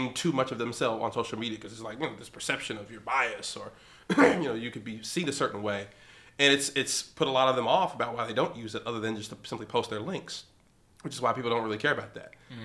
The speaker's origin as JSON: {"language": "English", "town": "Louisville", "region": "Kentucky", "country": "United States", "tie": "born or raised there", "said": "Louisville is a weak town, man. It's my hometown."}